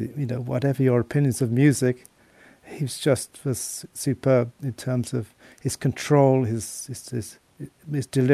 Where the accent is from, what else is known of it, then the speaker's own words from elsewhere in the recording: Birmingham, West Midlands, United Kingdom; But I was lucky enough growing up in Birmingham to be friends with Bill Ward from … before they were famous.